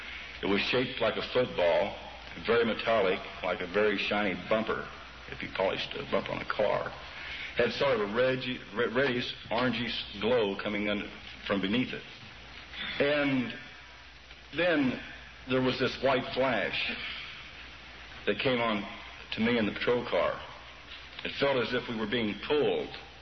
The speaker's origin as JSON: {"language": "English", "region": "Missouri", "country": "United States", "tie": "born there", "also_born_or_lived": "Japan / Germany / France / Hawaii", "said": "I was born in Missouri, and I was brought up as a service brat. My father was a career man in the Air Force. I went to school in Japan, Germany, France, and Hawaii."}